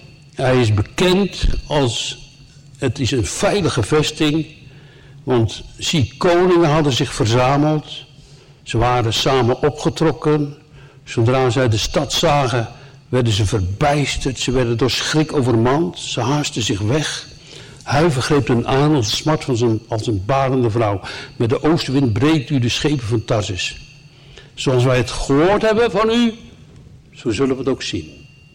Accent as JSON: {"language": "Dutch", "country": "Netherlands", "said": "En het is goed dat wij daarover onze zonde belijden, want we zijn Nederlander."}